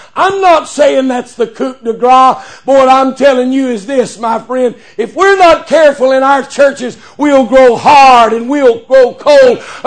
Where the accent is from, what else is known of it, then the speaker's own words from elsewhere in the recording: Texas, United States; I said, "Yes, sir, I own quite a few of them. I'm from Texas. We all own guns."